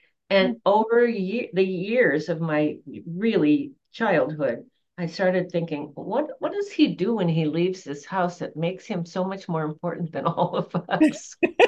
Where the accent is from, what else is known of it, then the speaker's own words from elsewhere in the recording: Wisconsin, United States; However, I have four sisters and no brothers. And we grew up in Wisconsin.